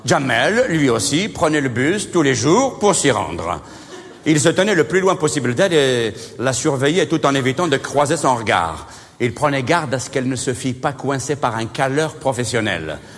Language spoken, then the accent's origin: French; Algeria; Vous savez que chez nous en Algérie, les murs, c'est des centres culturels.